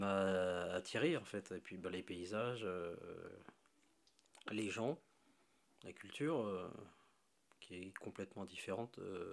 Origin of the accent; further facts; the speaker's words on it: Royan, Nouvelle-Aquitaine, France; also born or lived in Paris; Moi, au départ, en fait, je suis de Charente-Maritime, du côté de Royan. Et donc, j'ai passé toute mon enfance là-bas à apprendre la cuisine.